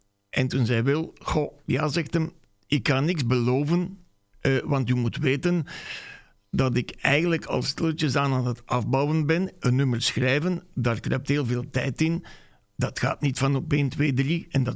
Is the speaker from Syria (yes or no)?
no; Stabroek, Antwerp, Belgium; Ik ben uiteraard van Antwerpen, Staanbroek, maar ben al sinds gisteravond in Dendermonde bij onze goede vrienden